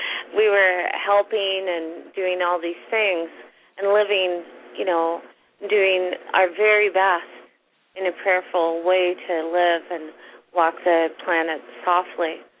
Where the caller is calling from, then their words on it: Canada; from Canada.